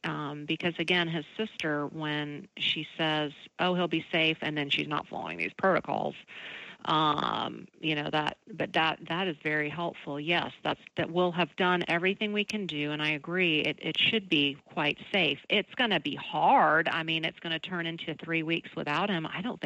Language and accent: English; Atlanta, Georgia, United States; I grew up in Atlanta. I'm so familiar with CDC.